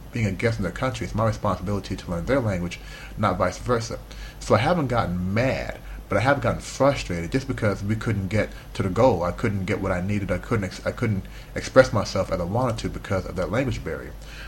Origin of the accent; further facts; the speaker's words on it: United States; now in China; I grew up in the West, man. I grew up in the U.S. Of course, growing up in the U.S., we feel everyone in the world either speaks English or, damn it, they should speak English, you know?